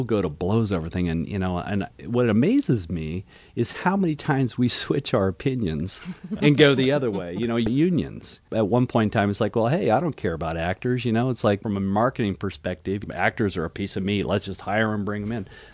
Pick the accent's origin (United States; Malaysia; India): United States; San Diego, California; I mean, I grew up in San Diego. Out of college, came here and did some acting and things as well.